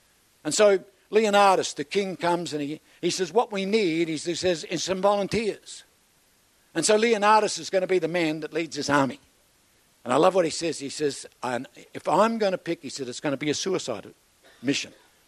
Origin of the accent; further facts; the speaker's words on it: Darwin, Northern Territory, Australia; Hey, I'm from Darwin. It may not mean much to you, but I know what it is to feel threatened. We moved to Darwin in the 1960s